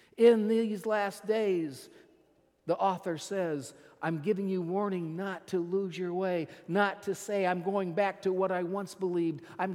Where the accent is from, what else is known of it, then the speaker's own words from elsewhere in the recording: Michigan, United States; Growing up in Michigan, we often would go canoeing on some of the rivers, especially the Osabo River. It's very well known in Michigan.